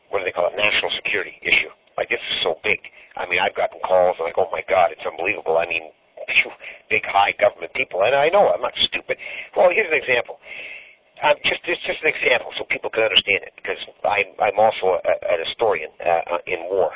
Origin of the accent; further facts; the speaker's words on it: Canada; Well, you know what? I'm a Canadian.